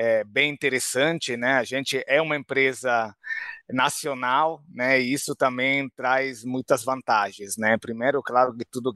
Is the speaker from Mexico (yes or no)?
no; Rome, Lazio, Italy; Portuguese is a second language; moved away as an adult; also born or lived in Spain; now in Brazil; de origem de Roma, né? Muitas vezes o romano prefere falar quase romano que italiano, né? Mas sou italiano. Eu morei na Espanha antes do Brasil 6 anos e moro aqui há 25 anos, né?